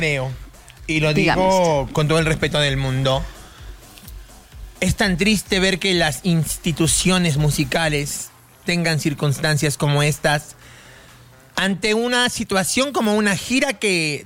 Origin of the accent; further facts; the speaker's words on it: Mexico; armemos Monterrey, una fiesta como los mexicanos México, sabemos hacerlo